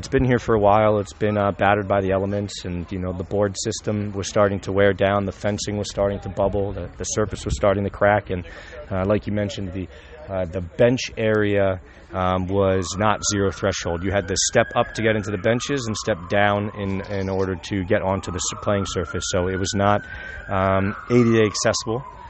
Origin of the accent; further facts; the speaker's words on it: Maryland, United States; I grew up in Montgomery County. I'm a current Montgomery County resident